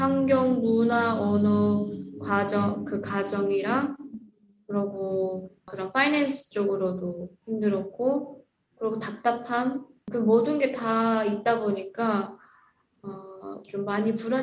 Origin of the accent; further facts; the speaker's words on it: North Korea; now in United States; 저는 새로운 그런 커처에서 온 사람이고 북한에서 온 사람이고 그리고 또 영어나 되게 스트러글이 되게 많았었거든요.